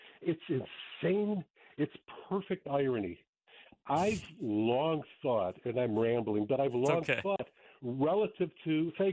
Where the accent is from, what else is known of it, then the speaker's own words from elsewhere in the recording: Glenview, Illinois, United States; I'm from Glenview, etc.